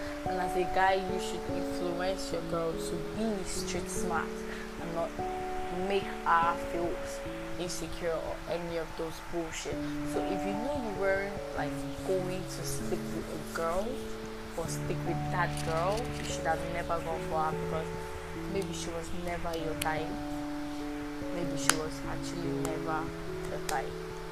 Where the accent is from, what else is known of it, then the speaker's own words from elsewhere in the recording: Nigeria; As a Yoruba girl that I have, I need to have it to prove to y'all that I am Nigerian, like 100% Nigerian.